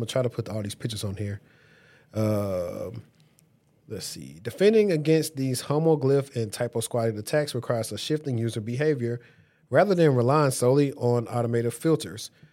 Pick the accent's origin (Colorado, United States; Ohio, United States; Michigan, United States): Ohio, United States; Cleveland; I'm from Cleveland. I can't do it like he do it.